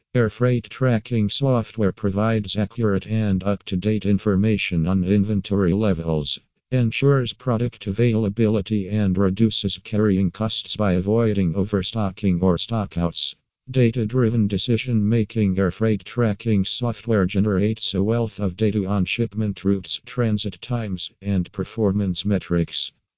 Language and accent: English; Pennsylvania, United States; from Pennsylvania and USA.